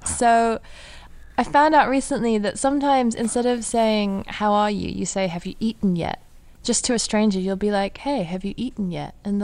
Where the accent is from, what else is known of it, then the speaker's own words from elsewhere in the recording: Hong Kong; So my best friend who I grew up with in Hong Kong